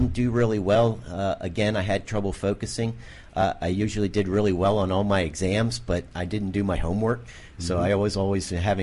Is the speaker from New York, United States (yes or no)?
no; Bel Air, Maryland, United States; I'm from Bel Air, Maryland.